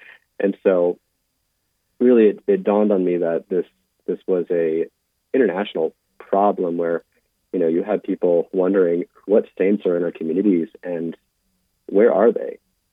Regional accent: Spokane, Washington, United States; because I'm from Spokane, Washington, so we'll say Spokane, Washington.

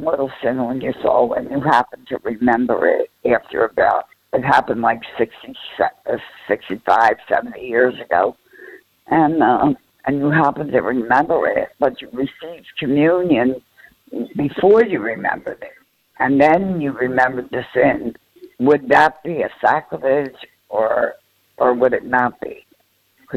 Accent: New Jersey, United States; I'm from New Jersey

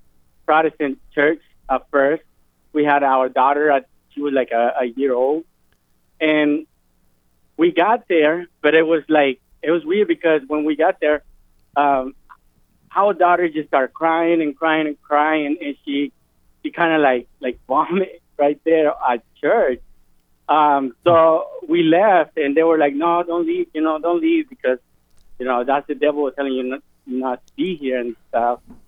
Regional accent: Iowa, United States; I'm from Iowa.

